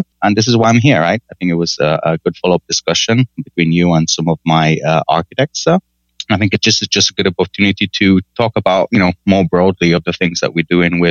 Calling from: California, United States; I'm actually recording from California, and I don't have any weather issues.

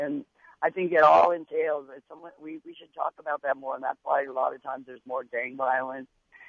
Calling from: Santa Barbara, California, United States; Anyways, I'm calling from Santa Barbara

